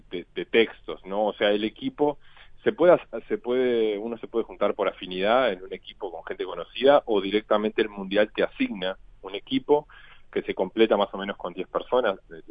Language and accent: Spanish; Tarariras, Colonia, Uruguay; moved away as an adult; now in Montevideo, Uruguay; Nací, crecí en Tarariras, viví hasta más o menos hasta los 25 años y después por tema de estudio y profesionales me vine a Montevideo